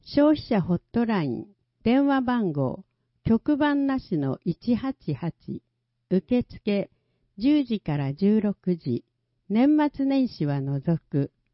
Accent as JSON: {"language": "Japanese", "country": "Malaysia", "said": "ドリアンの木は私の母国、マレーシアのような熱帯気候でよく育ち"}